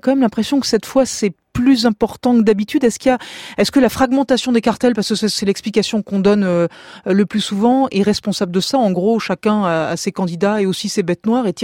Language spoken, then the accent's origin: French; France; Vous imaginez ça un peu chez nous en France